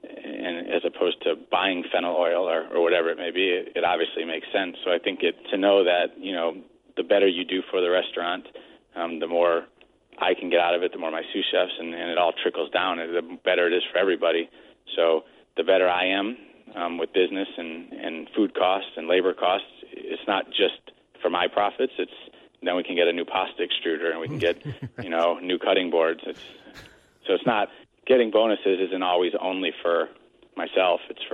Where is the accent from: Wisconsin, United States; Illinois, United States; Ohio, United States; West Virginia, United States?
Ohio, United States; Cleveland; also born or lived in New York / Europe; I'm from Cleveland originally, and, you know, living in New York for a bit and Europe for a bit